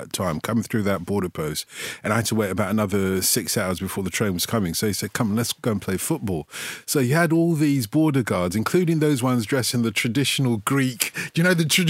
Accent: London, United Kingdom; born or raised there

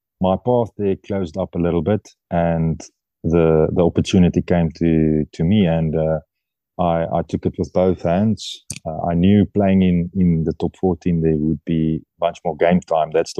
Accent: South Africa; now in France; but in my heart, I'm a South African.

